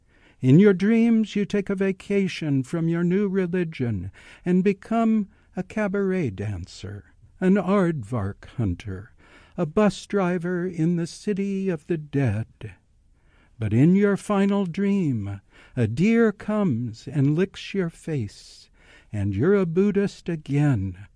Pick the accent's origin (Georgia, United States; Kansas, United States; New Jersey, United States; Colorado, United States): Kansas, United States; I'm also from Kansas.